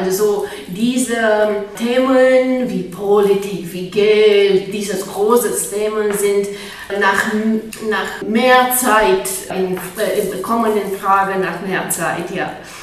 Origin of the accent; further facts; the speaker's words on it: Romania; German is a second language; now in Germany; Ich komme aus Rumänien … Ich lebe seit 4 Jahren in Deutschland.